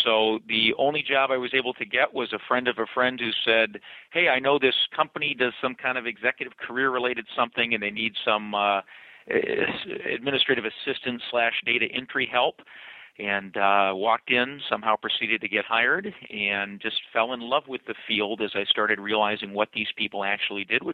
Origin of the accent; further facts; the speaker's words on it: Juneau, Alaska, United States; I grew up in Juneau, Alaska, kind of a small town